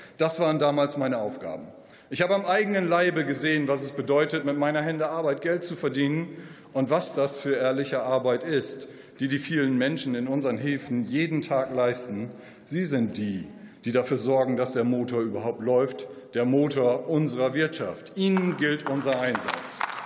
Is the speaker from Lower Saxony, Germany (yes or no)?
yes; Lower Saxony, Germany; meine Heimat Ostfriesland